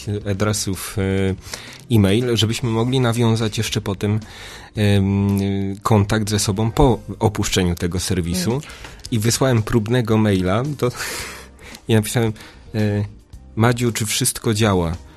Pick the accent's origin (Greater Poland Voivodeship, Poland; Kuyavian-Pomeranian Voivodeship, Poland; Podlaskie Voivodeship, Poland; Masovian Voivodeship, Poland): Kuyavian-Pomeranian Voivodeship, Poland; Inowrocław; Ja pochodzę z Inowrocławia, wtedy pisałem z Warszawy.